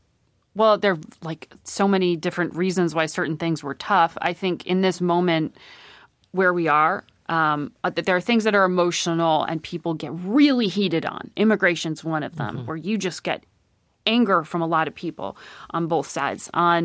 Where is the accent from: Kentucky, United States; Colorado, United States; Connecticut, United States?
Connecticut, United States; Greenwich; And I grew up in Connecticut with a dad on Wall Street.